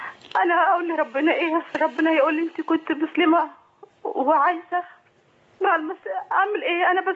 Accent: Egypt; now in Mecca, Saudi Arabia; احنا هنا مصريين مقيمين في مكة.

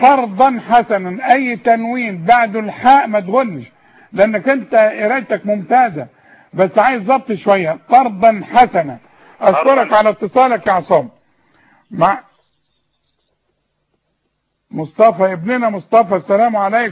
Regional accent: Sharqia Governorate, Egypt; انا من الشرقيه برضو

